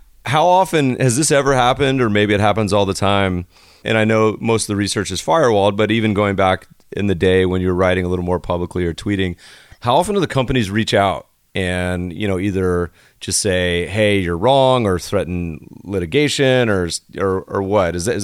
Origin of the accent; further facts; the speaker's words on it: Colorado, United States; I grew up partially in Colorado